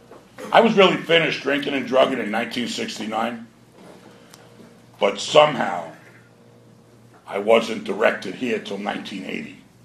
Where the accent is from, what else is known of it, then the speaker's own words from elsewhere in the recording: Queens, New York, United States; I'm from Queens, and we rushed the fences, and I woke up 15 years later.